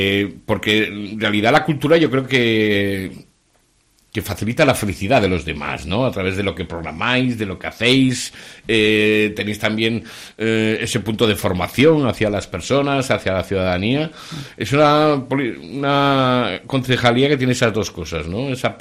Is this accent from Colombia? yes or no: no; Tudela, Navarre, Spain; Tudela tiene que ser un referente de la cultura de la Ribera, ¿no? Yo creo que, bueno, somos la capital de la Ribera